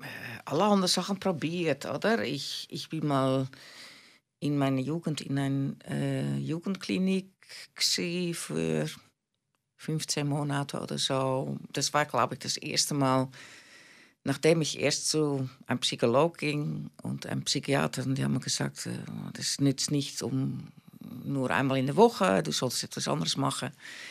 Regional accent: Netherlands; now in Switzerland; Ich bin aufgewachsen in Holland, oder? Dann bin ich in der Schweiz gekommen

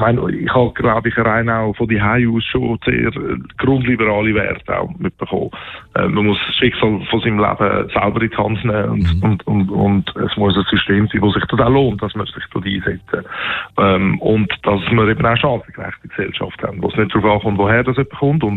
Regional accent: Zurich, Switzerland; Und bin in Zürich Altstädtal bis hier aufgewachsen, da wo ich noch wohne. Bin aber als Baby 10 Monate in die Schweiz gekommen, bzw. gedreht worden, wenn man so will, im Rahmen vom Familiennachtzug aus dem heutigen Nordmazedonien. Damals hat das Jugoslawien geheissen.

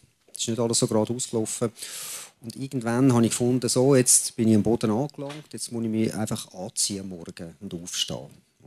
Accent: Urdorf, Zurich, Switzerland; Ich habe das Gymi gemacht, nicht so weit entfernt von hier. Ich bin in Urdorf aufgewachsen.

